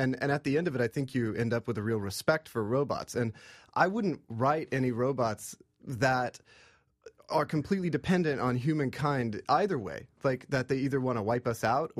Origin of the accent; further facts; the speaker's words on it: Oklahoma, United States; Well, I grew up in Oklahoma and in the Cherokee Nation, and I'm part Cherokee